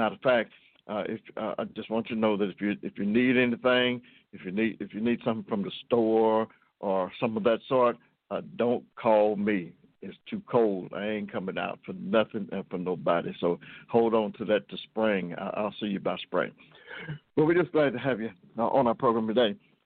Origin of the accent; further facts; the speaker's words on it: Kentucky, United States; And this morning, Kentucky that's my hometown.